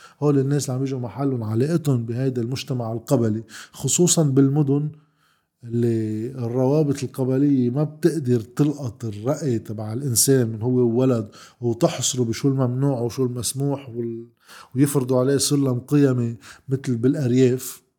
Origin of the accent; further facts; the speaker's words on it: Lebanon; بيعنينا أكثر نحن كلبنانيين كشرعية